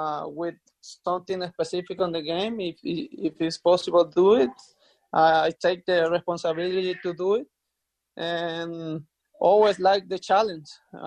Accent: El Salvador; born or raised there; English is a second language

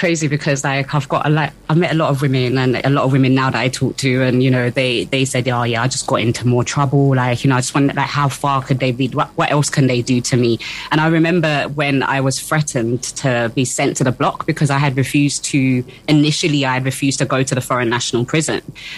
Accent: United Kingdom; I would have just been like, yeah, I'm African, but I'm British.

